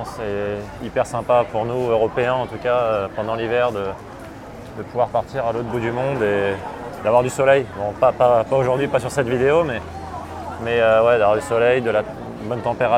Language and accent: French; Île-de-France, France; also born or lived in Texas, United States; J'ai passé pas mal de vacances dans le sud, mais je suis pas du tout rien à voir. Enfin, j'ai pas du tout jamais vécu dans le sud. Je suis parisien, banlieusard.